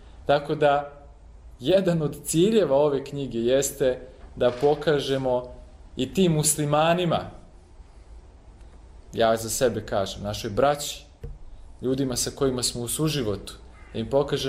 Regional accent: Peć, Peja District, Kosovo; Ja sam sam rodom sa Kosova i Metohije, iz Peći.

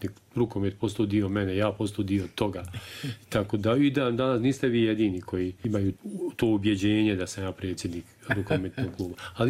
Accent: Derventa, Republika Srpska, Bosnia & Herzegovina; Ja sam rođen u Derventu, ali sam živio u Pojezdni. To je jedno naše selo tamo na području Rubno, selo prema stanarima, prema Doboju i tako dalje.

